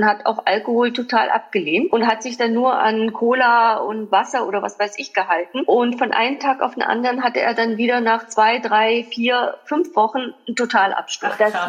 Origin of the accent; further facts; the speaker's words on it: East Germany, Germany; wir sind halt in der DDR groß geworden.